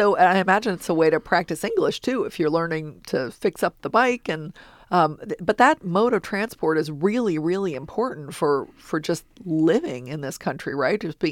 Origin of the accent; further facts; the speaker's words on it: Kentucky, United States; I grew up in Northern Kentucky.